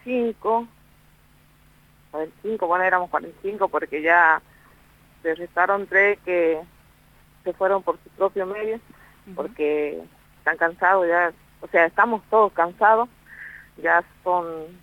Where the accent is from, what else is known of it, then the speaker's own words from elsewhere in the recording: Salta, Argentina; now in Mendoza, Argentina; de distintos departamentos de acá de Mendoza, pero todos somos de Salta